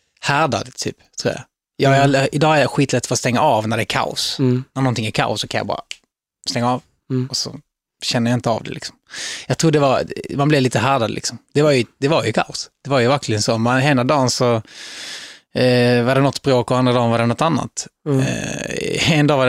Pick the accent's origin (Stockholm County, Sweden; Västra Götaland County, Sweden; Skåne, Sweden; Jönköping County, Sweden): Skåne, Sweden; Kattarp; also born or lived in Helsingborg; Jag föddes i Helsingborg och bodde i Helsingborg tills jag var 6 år gammal då min mamma flyttade ut till Kattarp.